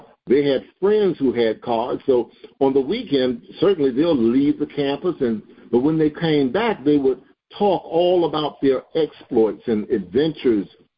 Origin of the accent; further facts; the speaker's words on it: Atlanta, Georgia, United States; when we used to come down here, and I'm from Atlanta, Georgia, I remember when we used to go through Blakely